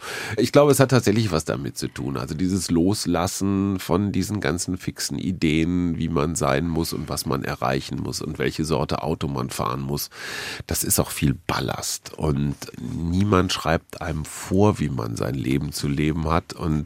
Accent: Münster, North Rhine-Westphalia, Germany; Ich komme aus Münster.

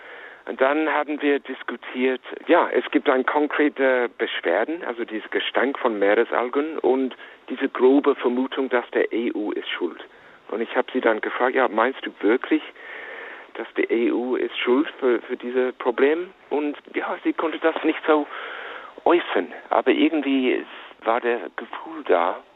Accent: United Kingdom; German is a second language; Ich bin aufgewachsen in Großbritannien

